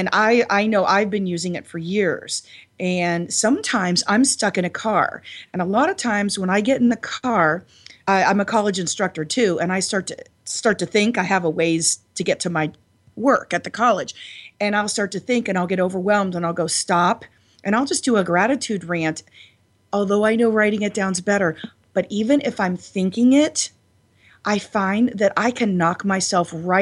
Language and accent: English; Youngstown, Ohio, United States; I grew up in Youngstown, you know, a very work ethic, blue-collar town, and, you know, Eastern European, and my parents loved me.